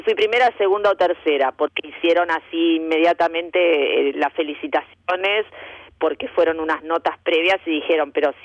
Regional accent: Argentina; Mira, yo empecé cuando era chica, pero hacía gimnasia en Argentina.

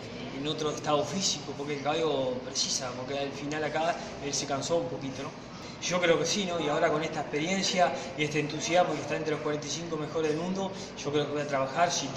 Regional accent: Uruguay; me ha llamado mucha gente de Uruguay, dándome el aliento, la fuerza, la garra, como todo charrúa, como dicen.

